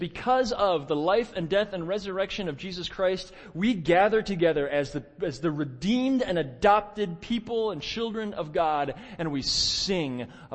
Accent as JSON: {"language": "English", "town": "Chicago", "region": "Illinois", "country": "United States", "tie": "born or raised there", "said": "I'm a Midwest guy. I grew up in Chicago"}